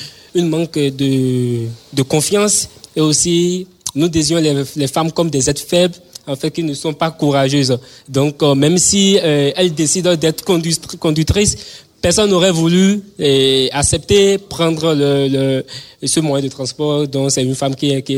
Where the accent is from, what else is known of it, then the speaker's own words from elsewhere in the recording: Benin; c'est un moyen de transport plus utilisé chez nous au Bénin